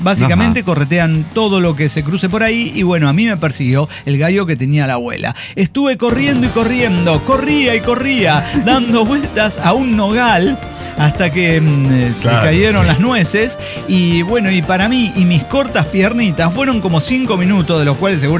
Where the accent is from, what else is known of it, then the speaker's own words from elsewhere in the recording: Ciudad Juárez, Chihuahua, Mexico; Y yo le dije, que soy de Juárez, señor.